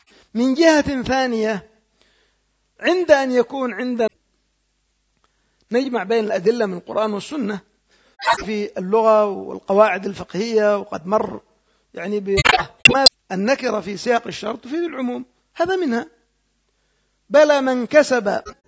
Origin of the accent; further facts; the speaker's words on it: Yemen; مثل ما يقال عندنا في اليمن دغدغ جمل